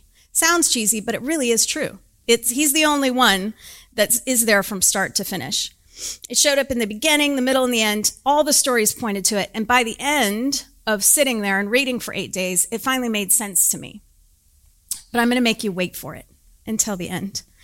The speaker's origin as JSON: {"language": "English", "town": "Albany", "region": "Oregon", "country": "United States", "tie": "born or raised there", "lives_now": "Dallas, United States", "said": "So what happens is let's say you move to Dallas, but you're not from here. So I'm not from here. I'm from Oregon originally."}